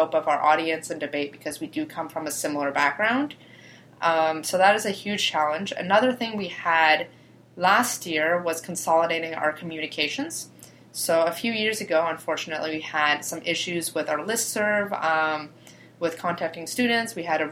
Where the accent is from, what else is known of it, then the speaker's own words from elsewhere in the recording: Scarborough, Ontario, Canada; I'm from Scarborough, and that's why I came here.